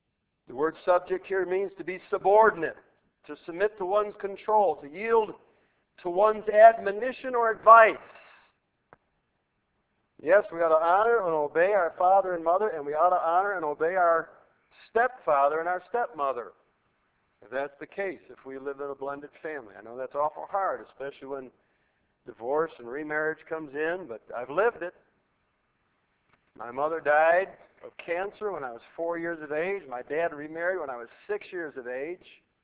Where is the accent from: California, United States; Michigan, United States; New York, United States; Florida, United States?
New York, United States; Orchard Park; Because I grew up in Orchard Park.